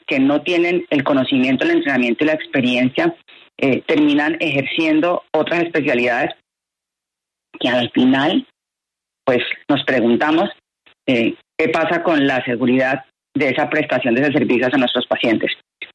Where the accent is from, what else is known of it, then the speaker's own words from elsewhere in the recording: Colombia; como colombianos tenemos que seguir ganando espacios